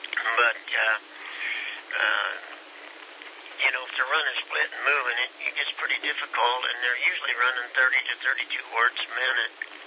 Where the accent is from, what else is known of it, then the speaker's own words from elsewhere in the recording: Kansas, United States; Kansas. Now, I'm not from Dodge City, but yes, you're right on track, QSL.